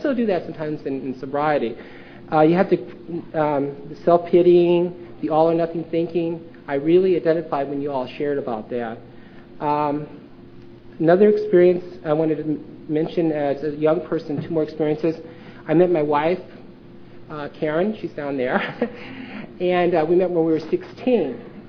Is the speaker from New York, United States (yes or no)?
no; Davenport, Iowa, United States; born there; I was born in Davenport, Iowa.